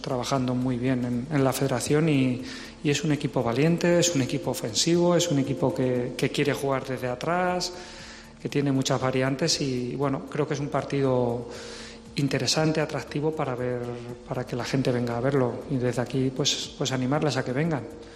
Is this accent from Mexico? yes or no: no; Albacete, Castilla-La Mancha, Spain; Estoy en Albacete, estoy muy a gusto. Veníamos ahora en el autobús, he pasado por la calle La Feria, por donde yo me crié, por la Tómbola de Caridad.